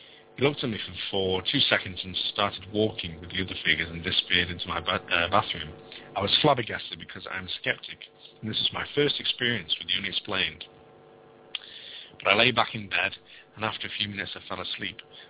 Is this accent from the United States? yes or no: no; Suriname; moved away as an adult; now in Netherlands; I was born and raised in Suriname and moved to... This is going to be another one of those stories where they like saying stuff. Eye sockets. Moved to the Netherlands in 2003 when I was 22 years old.